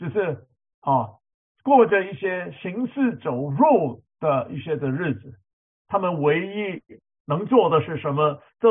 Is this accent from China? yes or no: yes; China; 是用了一个我们中国人理解的中国的本时的一个的方法了